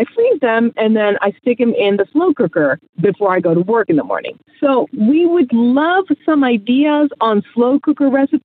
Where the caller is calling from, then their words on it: Maryland, United States; I'm calling from Maryland, and I am here with my 8-year-old daughter.